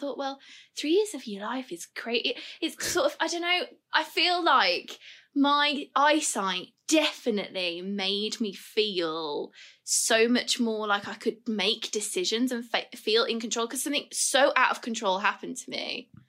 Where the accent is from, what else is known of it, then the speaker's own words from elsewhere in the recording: Birmingham, West Midlands, United Kingdom; We met like because we're both from Birmingham, other sides of the city. I'm more from the north and he's more inner city.